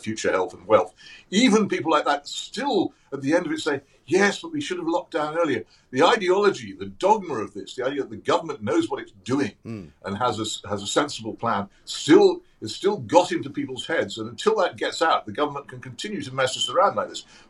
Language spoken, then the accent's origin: English; Oxford, South East England, United Kingdom; A group of lockdown sceptics in my hometown of Oxford